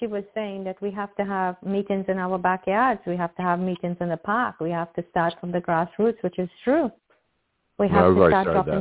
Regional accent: New York, United States; No, but I'm from New York.

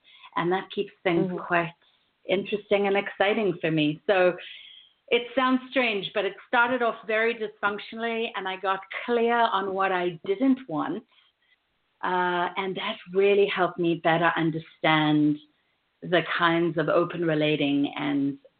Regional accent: South Africa; accent: mixture of South African, London, Australian, New Zealand and US; also born or lived in London / Australia / New Zealand; now in United States; learned to roll my R's in the last 13 years of living in the U.S., I grew up in South Africa, and then I lived in London, Australia, New Zealand, before coming over

